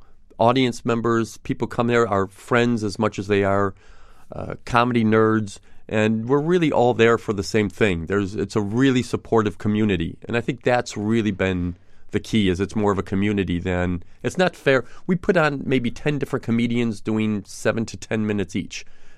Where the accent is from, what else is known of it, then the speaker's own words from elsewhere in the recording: Buffalo, New York, United States; I grew up in Buffalo, New York, and the Johnny Carson collection was made in Buffalo in the 1980s. So now, sort of as a tribute to Johnny Carson and to my hometown